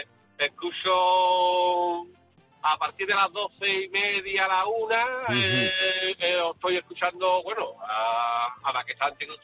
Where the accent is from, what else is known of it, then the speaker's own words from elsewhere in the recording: Seville, Andalusia, Spain; yo soy de aquí de Sevilla, ¿no?